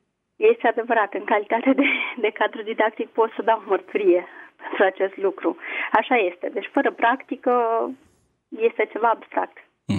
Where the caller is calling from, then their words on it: Bucharest, Romania; din București